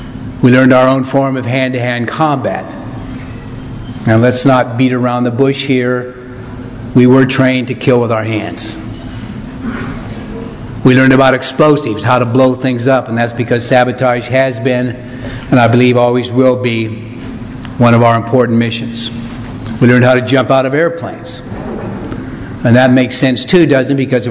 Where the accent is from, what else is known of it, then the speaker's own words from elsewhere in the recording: Iowa, United States; I was born and raised in Iowa. I graduated from the University of Iowa.